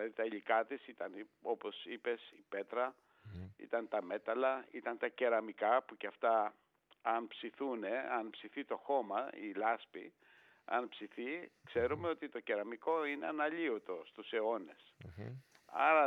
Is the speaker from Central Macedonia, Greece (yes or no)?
no; Falatados, South Aegean, Greece; Εγώ είμαι και ορεινός, είμαι από το Φαλατάδο, που έχουμε αυτούς τους σπουδαίους γρανιτικούς σχηματισμούς